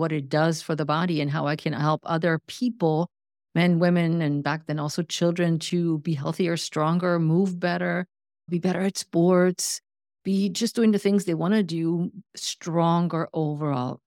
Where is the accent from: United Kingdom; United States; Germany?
Germany; English is a second language; I'm originally from Germany